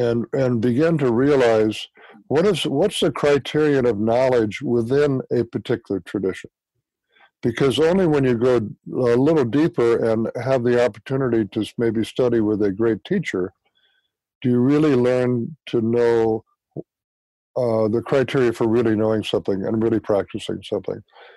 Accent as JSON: {"language": "English", "town": "Cedar Rapids", "region": "Iowa", "country": "United States", "tie": "born or raised there", "said": "I grew up in a Presbyterian church and congregation, a very supportive community congregation in my hometown of Cedar Rapids, Iowa."}